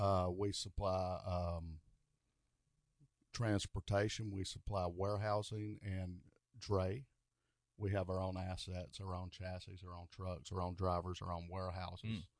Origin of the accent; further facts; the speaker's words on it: Atlanta, Georgia, United States; now in Savannah, United States; I'm from Atlanta, Georgia, originally. I grew up there. I went to high school there.